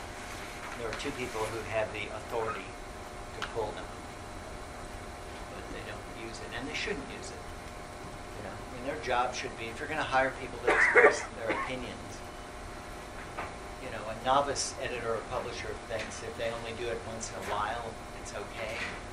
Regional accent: Bloomington, Indiana, United States; Growing up in Bloomington, this was a legendary cartoonist at the Courier Journal in Louisville.

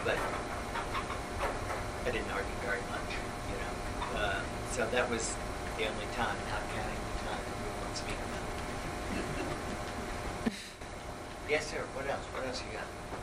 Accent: Bloomington, Indiana, United States; Growing up in Bloomington, this was a legendary cartoonist at the Courier Journal in Louisville.

